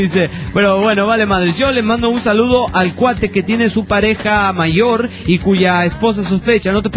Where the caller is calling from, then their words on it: Potosí, Bolivia; de la Vía Imperial de Carlos V de Potosí, en Bolivia.